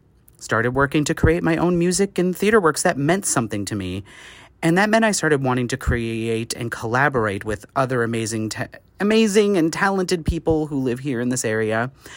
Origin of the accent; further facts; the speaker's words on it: Altoona, Wisconsin, United States; now in Minneapolis, United States; I'm originally from Altoona, Wisconsin, population 7,000-ish, and I moved here to Minneapolis in 2016